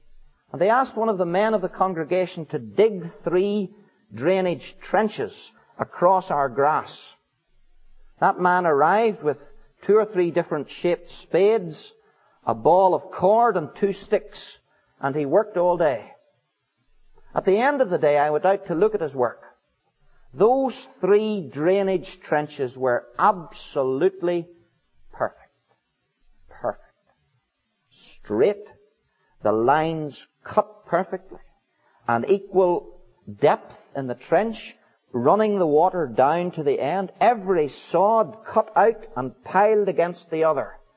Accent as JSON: {"language": "English", "country": "Ireland", "said": "Now, perhaps as an Irishman, I put it rather bluntly"}